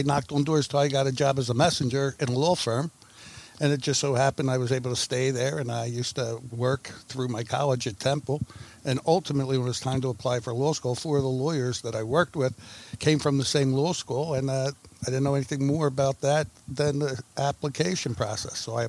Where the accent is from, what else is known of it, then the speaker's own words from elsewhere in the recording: Philadelphia, Pennsylvania, United States; I'm born and raised in South Philadelphia. And when I was growing up, there were no lawyers or doctors in my neighborhood.